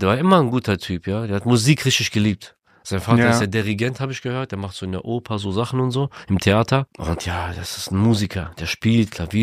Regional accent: Ukraine; now in Germany; nee, ich bin Ukrainer, ich möchte meinen ukrainischen Pass behalten.

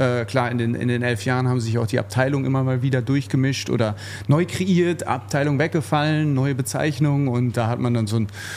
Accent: Dortmund, North Rhine-Westphalia, Germany; now in Stuttgart, Germany; Ursprünglich bin ich oben aus Dortmund. Hm. Und dann hat es mich durch Zufall eigentlich nach Stuttgart verschlagen. Und deswegen kein gebürtiger Schwabe, wie sagt man, neigeschmeckt mittlerweile.

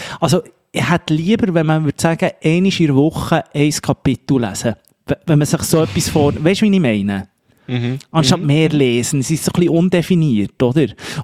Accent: Bern, Switzerland; dass man als Berner noch gut Französisch redet im Vergleich zu Zürcher

